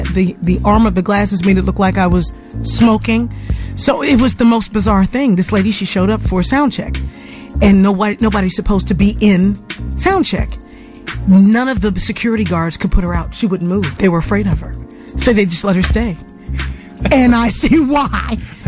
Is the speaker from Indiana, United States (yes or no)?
no; Chester, Pennsylvania, United States; I'm from Chester, right outside of Philly, 9 miles, you know, away from where she was born.